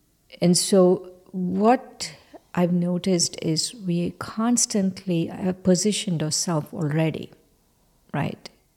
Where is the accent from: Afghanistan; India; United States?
India; from the time I was born, I was told I'm a female and I'm Indian